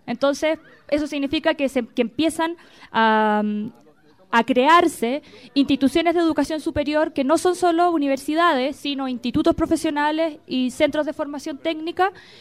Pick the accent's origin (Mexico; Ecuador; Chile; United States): Chile; como parte de un proyecto de intervención en mi país, que fue en gran parte maniobrado desde Estados Unidos